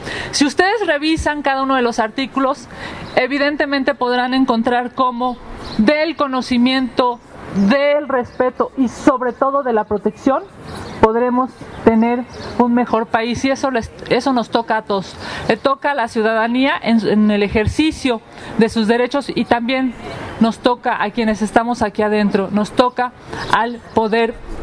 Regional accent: Mexico City, Mexico; Emilio y yo somos de aquí, de la Ciudad de México

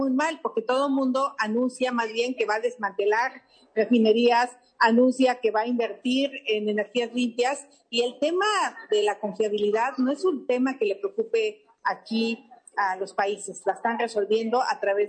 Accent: Mexico; cuando yo digo que soy mexicana

